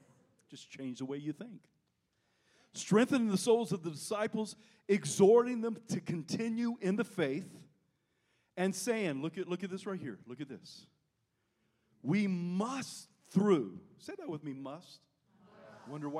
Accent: South Carolina, United States; I'm from South Carolina. The tree in South Carolina, our state tree is the palmetto tree, but it looks like a palm tree.

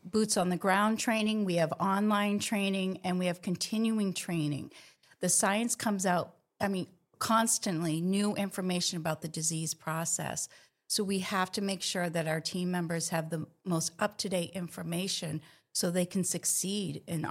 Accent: Maine, United States; Well, I grew up in Maine taking care of my great-grandmother who had dementia.

